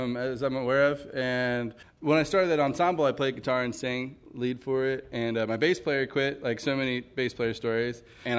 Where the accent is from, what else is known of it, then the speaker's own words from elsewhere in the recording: Berea, Kentucky, United States; I grew up in Berea, Kentucky, south of Lexington. I call this area home still. I've never really left.